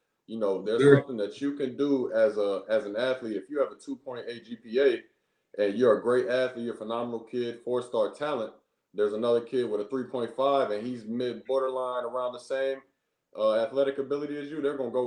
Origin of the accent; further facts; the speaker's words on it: Gardner, United States; I played Gardner football. I grew up in Gardner High School, grew up through Gardner's Pop Warner League and played at North Gardner.